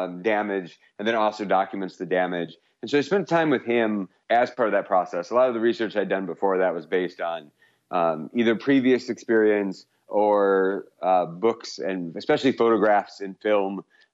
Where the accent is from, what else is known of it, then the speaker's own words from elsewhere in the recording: Michigan, United States; moved away as an adult; now in Arizona, United States; I'm a writer from Michigan. I lived in Michigan my whole life until 2 years ago. I moved to Arizona for a teach at Arizona State University in the MFA program there.